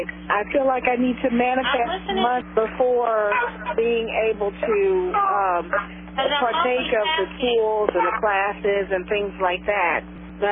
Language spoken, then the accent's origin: English; Houston, Texas, United States; Oh, no, I'm from Houston.